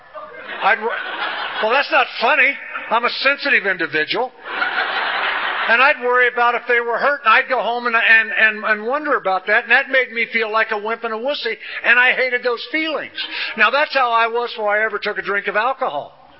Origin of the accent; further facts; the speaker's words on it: Danville, Illinois, United States; born there; See, I come from a good home. I was born in Danville, Illinois.